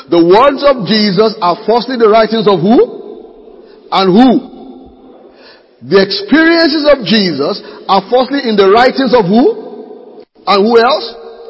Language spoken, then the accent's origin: English; Ogun, Nigeria; Now, in my head, as a Nigerian Yoruba Ijebu boy, when I hear son, is the opposite of daughter.